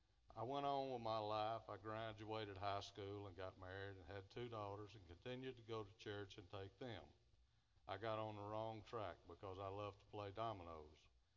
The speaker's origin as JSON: {"language": "English", "town": "Mount Zion", "region": "Mississippi", "country": "United States", "tie": "born there", "said": "I was born in Johns County, Mississippi, in a little community about 2 miles west of Ellisville called Mount Zion. I came from a broken home."}